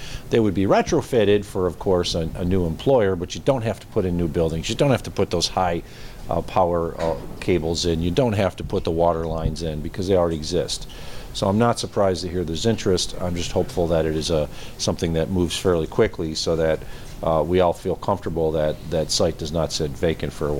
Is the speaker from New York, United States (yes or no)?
yes; Lackawanna, New York, United States; I do not want this to be a many-year experience like my hometown of Lackawanna dealt with regards to the Bethlehem Steel site